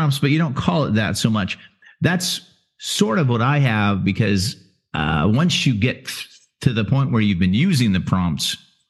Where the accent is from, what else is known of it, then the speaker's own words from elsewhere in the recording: Pacific Northwest, United States; I grew up in the Pacific Northwest, and she grew up in Rio de Janeiro, Brazil. So I'm really good with foresty things.